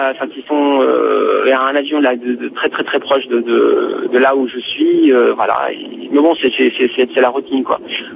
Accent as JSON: {"language": "French", "town": "Gaza", "region": "Gaza Strip", "country": "Palestine", "lives_now": "France", "said": "pour rentrer chez moi à Gaza, parce que j'ai ma famille, mes enfants, ma femme, mes enfants étaient restés à Gaza."}